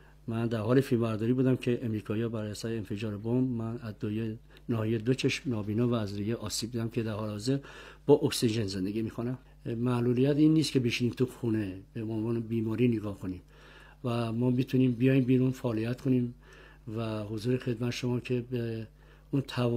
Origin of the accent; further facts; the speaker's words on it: Iran; من تنها ایرانی هستم